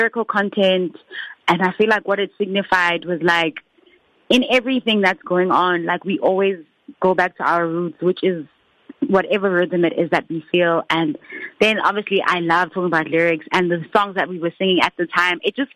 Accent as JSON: {"language": "English", "region": "Eastern Cape", "country": "South Africa", "said": "I'm from the Eastern Cape. Even if I like have a super serious event, I'll probably wear my trad clothes. So, I'm just really proudly South African, proudly African, and I just happen to be a Kosahan"}